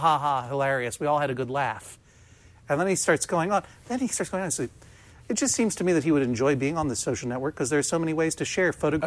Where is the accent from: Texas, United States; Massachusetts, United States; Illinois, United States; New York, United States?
Massachusetts, United States; Boston; also born or lived in Northampton; Yeah, on November 2nd in Northampton, Massachusetts. My adopted hometown, November 3rd in Boston, Massachusetts, my actual hometown.